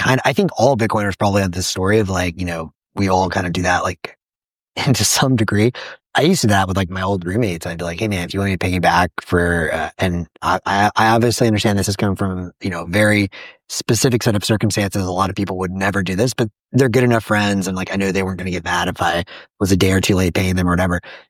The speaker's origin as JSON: {"language": "English", "region": "the South", "country": "United States", "lives_now": "Bay Area, United States", "said": "You know, I'm from the South where Cash App dominates, which is cool."}